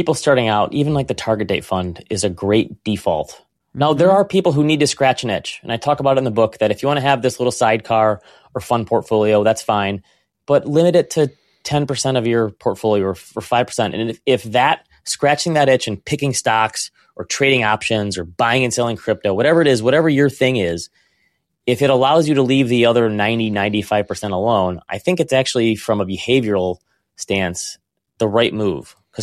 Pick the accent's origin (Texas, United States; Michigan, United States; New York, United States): Michigan, United States; I'm from Michigan, so the … was a big thing for us here when they first came out.